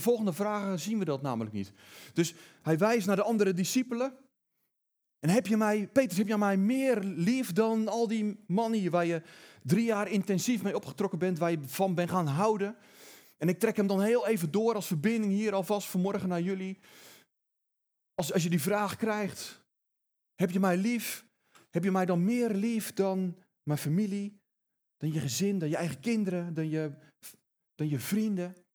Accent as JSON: {"language": "Dutch", "town": "Katwijk", "region": "South Holland", "country": "Netherlands", "lives_now": "Rijnsburg, Netherlands", "said": "Waar ik vandaan kom, dat is het verre Katwijk. We wonen overigens in Rijnsburg, dat ligt daar vlak naast."}